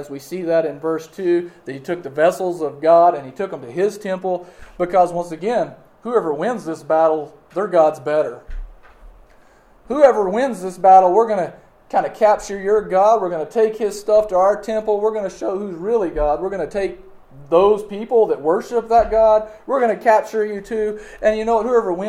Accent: United States; That's part of being an American, living here.

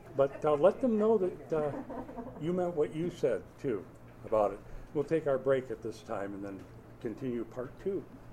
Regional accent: Minnesota, United States; did I tell you I grew up in Minnesota? Okay, spring comes there about July.

